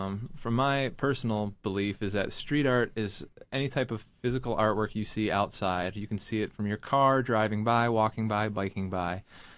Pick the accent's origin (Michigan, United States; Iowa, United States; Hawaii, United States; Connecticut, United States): Michigan, United States; Detroit; I grew up in Detroit, so I knew there were artists